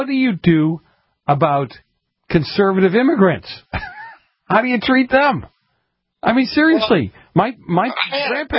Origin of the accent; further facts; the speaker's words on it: Boston, Massachusetts, United States; I told a story the other night about how, look, in my day, in the 70s, where I grew up in Boston, there were Italian families coming in every week.